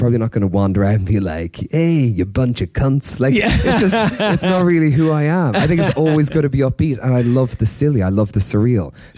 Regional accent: Ireland; from Ireland.

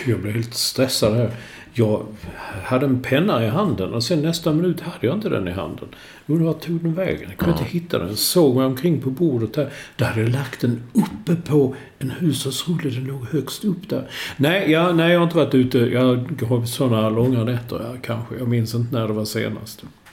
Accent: Malmö, Skåne, Sweden; Där jag växte upp i Malmö, det var liksom ett sånt kvarter, så var det 4 gårdar till

